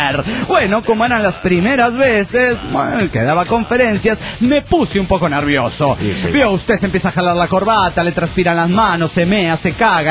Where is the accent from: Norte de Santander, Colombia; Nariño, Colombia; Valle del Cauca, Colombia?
Nariño, Colombia; Pasto; no vivo en México, es la primera vez que viajo, soy pastusa.